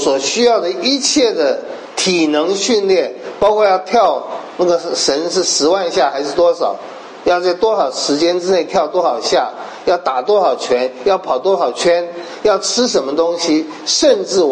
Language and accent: Chinese; China; 种瓜得瓜，种豆得豆，我们中国人这样讲。